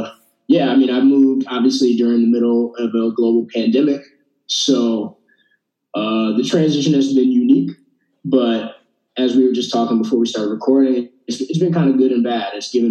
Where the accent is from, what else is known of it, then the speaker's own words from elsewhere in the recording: Cleveland, Ohio, United States; I'm from Cleveland, Ohio. I like to tell people that. Grew up in Cleveland